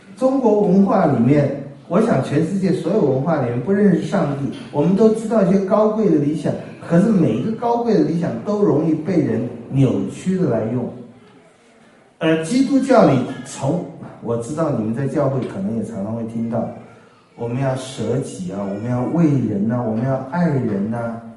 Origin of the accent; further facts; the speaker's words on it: Taiwan; 我们小时候在台湾